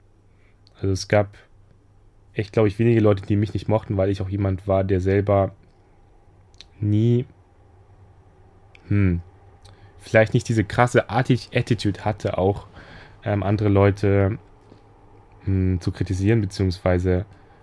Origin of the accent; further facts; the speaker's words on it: Hesse, Germany; now in Berlin, Germany; Und deswegen bin ich da nach Berlin, was ja ziemlich weit entfernt ist von meiner Heimatstadt in Hessen. So ungefähr 5 Stunden entfernt ist es schon.